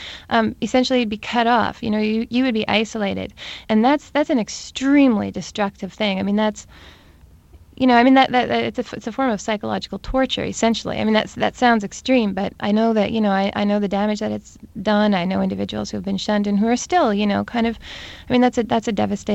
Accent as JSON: {"language": "English", "town": "Steinbach", "region": "Manitoba", "country": "Canada", "tie": "born or raised there", "moved": "as an adult", "said": "I moved actually immediately from my hometown, which is called Steinbeck. I moved to Montreal, which, as you probably know, is a very cosmopolitan, you know, large urban center here in Canada, in the east and in Quebec."}